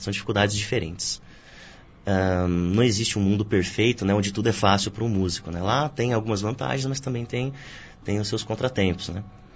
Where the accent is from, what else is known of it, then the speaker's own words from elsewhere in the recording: Brazil; moved away as an adult; Não estava nos meus planos quando eu saí do Brasil, né? Eu saí para estudar e para ver como que era o cenário europeu.